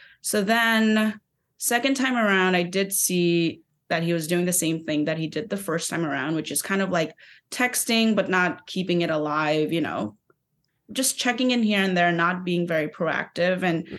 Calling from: Brooklyn, New York, United States; So I'm 29 years old. I'm calling from Brooklyn, New York.

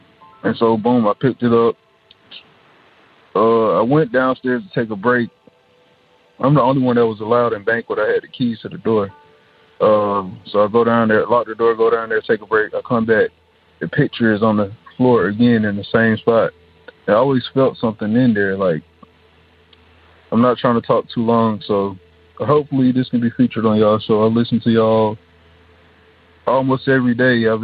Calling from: Atlanta, Georgia, United States; I'm calling from Atlanta, Georgia.

